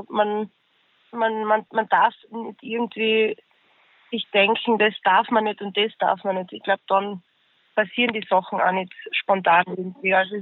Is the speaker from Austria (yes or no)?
yes; Carinthia, Austria; Ich bin ja ursprünglich aus Kärnten. Das ist im Süden Österreichs. Genau. Und also meine Mutter ist aus Kärnten. Mein Vater ist aus Tunesien. Genau, bin aber in Kärnten aufgewachsen